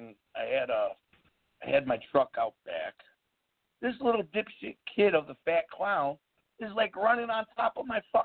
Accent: Rochester, United States; So, I'm from Rochester, and they used to do the TV tapings back in, like, the 80s, Ring Boy time.

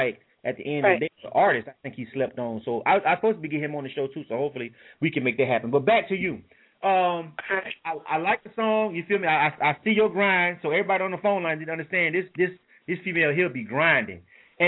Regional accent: Panama City, Florida, United States; Yeah, I'm from Panama City, man. 850 till I die.

